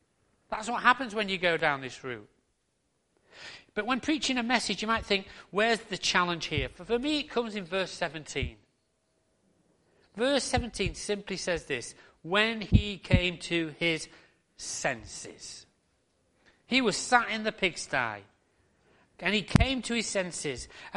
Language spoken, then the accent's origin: English; United Kingdom; We won't complain, will we, because we're British.